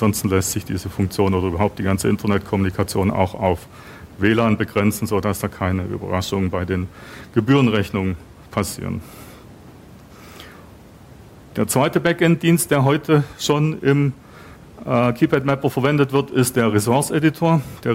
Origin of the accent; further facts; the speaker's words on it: Berlin, Germany; Ich komme aus Berlin. Unser Büro ist in der Mitte von Berlin.